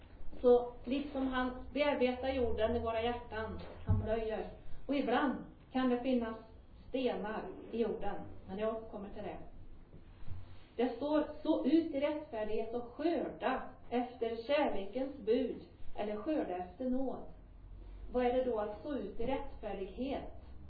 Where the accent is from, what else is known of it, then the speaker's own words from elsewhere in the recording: Tidaholm, Västra Götaland County, Sweden; Och jag växte upp i Tidaholm.